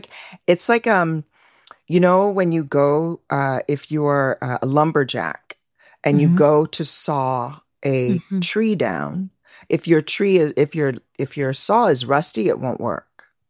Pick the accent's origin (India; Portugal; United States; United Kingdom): United States; as an American, I never would have caught that.